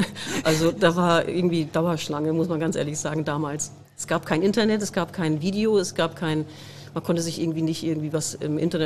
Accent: North Rhine-Westphalia, Germany

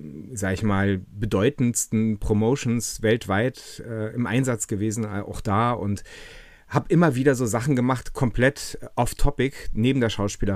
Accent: Berlin, Germany; Ich bin aus Berlin, bin hier zweisprachig aufgewachsen, bin halb Franzose

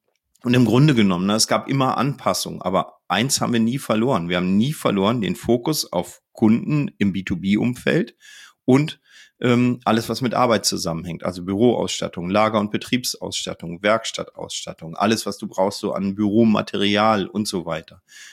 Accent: Northern Germany, Germany; ich bin ja Norddeutscher auch.

